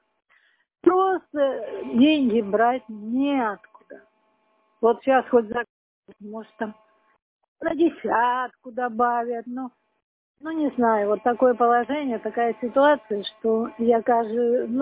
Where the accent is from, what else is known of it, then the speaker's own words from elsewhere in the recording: Sochi, Krasnodar Krai, Russia; Нет, я из Сочи.